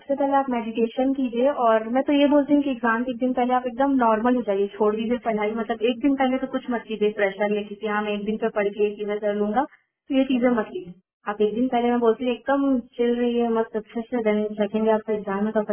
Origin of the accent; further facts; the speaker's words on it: Bilaspur, Chhattisgarh, India; मैं बिलासपुर की रहने वाली हूँ